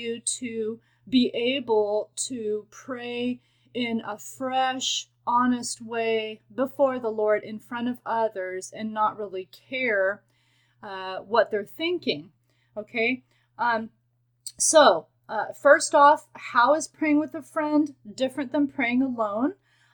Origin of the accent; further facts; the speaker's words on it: Guatemala; We grew up together in Guatemala as missionary kids.